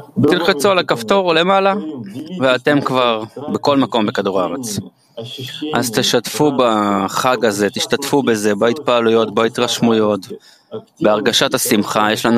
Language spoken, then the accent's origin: Hebrew; Odesa, Odesa Oblast, Ukraine; now in Israel; אני יצאתי מאודסה, הייתה לי קבוצה, הגעתי לכאן, נולדתי בעשירייה.